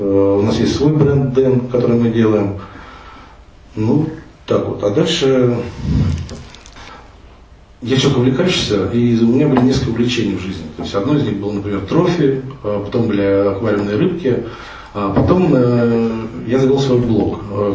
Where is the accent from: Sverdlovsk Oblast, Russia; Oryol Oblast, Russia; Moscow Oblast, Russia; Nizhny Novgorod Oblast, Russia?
Moscow Oblast, Russia; Dubna; also born or lived in Kharkiv, Ukraine; я родом из Харькова. Когда мне был год, меня привезли в Дубну, у меня родители переехали, мама учитель, папа ученый